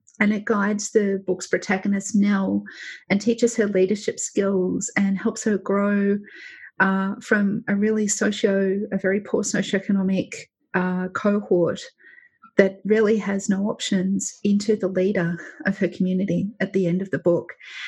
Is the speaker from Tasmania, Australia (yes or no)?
no; Geelong, Victoria, Australia; I'm from Geelong, so coffee's about as hipster as I get, I'm sorry.